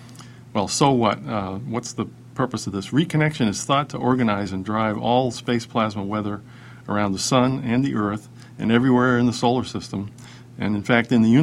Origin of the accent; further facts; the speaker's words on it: Portsmouth, New Hampshire, United States; the auroras that hooked me on this field of study in my hometown of Portsmouth, New Hampshire.